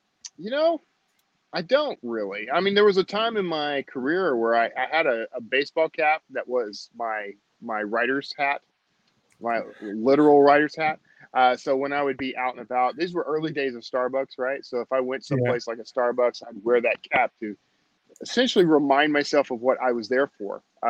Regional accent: Texas, United States; I'm Texan though, and y'all is. I think Texas invented y'all.

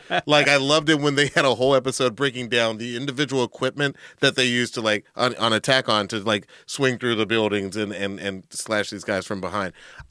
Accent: Atlanta, Georgia, United States; I grew up in Atlanta

